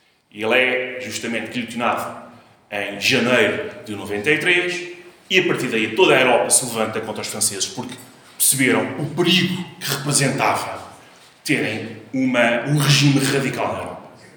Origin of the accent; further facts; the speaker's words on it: Castelo Branco, Portugal; nós íamos todos os fins de semana de Castelo Branco para a terra, o Vilar do Boi